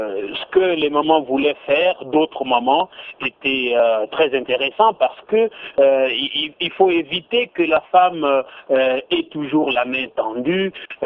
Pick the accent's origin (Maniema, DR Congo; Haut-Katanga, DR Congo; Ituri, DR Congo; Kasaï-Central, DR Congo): Haut-Katanga, DR Congo; Lubumbashi; ici chez nous à Lubumbashi